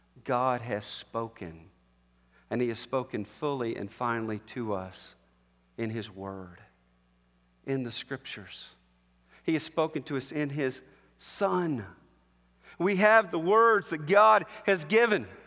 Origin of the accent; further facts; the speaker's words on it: Alabama, United States; I'm from Alabama. I'll never forgive him that he signed with Auburn instead of Alabama.